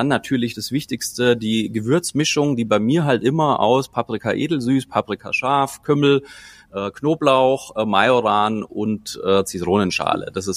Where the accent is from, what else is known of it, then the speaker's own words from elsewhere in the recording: Bavaria, Germany; ich bin als bayerischer Bur im Münchner Oberland aufgewachsen mit Lederhose, Weißwurst und Co.